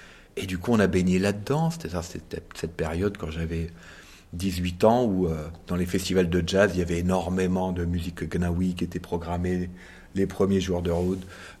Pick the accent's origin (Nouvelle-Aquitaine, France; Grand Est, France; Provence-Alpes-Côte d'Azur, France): Grand Est, France; Mais même nous, en Alsace, on est alsacien